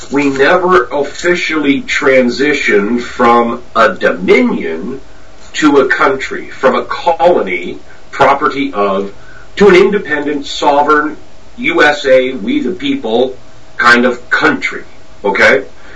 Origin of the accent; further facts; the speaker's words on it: St. Catharines, Ontario, Canada; I'm from just outside of Niagara Falls, Canada, a little city called St. Catharines, right down in what we call the Banana Belt, about as far south as you can get in the Great White North.